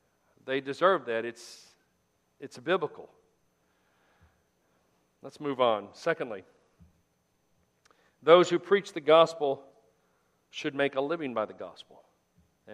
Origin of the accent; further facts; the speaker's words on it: Midwest, United States; I do, because I grew up in the Midwest.